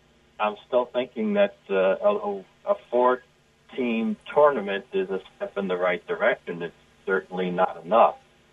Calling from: Oak Park, California, United States; Well, I'm listening to you on the web, and I'm from Oak Park, California.

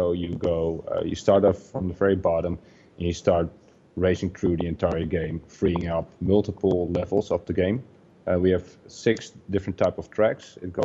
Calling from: Netherlands; I'm calling from Holland. One of our offices is located in Assen. It's the top of Holland.

